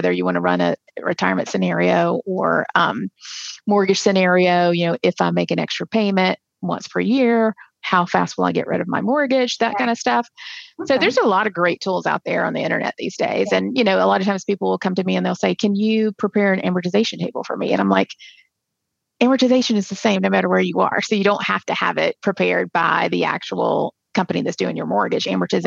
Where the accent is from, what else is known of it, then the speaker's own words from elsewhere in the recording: Georgia, United States; I'm from Georgia. So you got to support the Georgia boy.